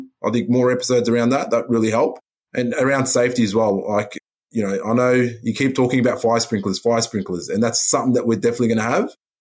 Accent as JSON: {"language": "English", "town": "Heidelberg", "region": "Victoria", "country": "Australia", "tie": "born or raised there", "said": "So I grew up in Heidelberg."}